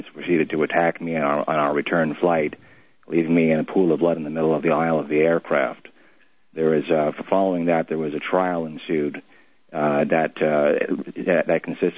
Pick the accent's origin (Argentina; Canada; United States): Canada; I'm from Canada. I'm Canadian. My father is Trinidadian.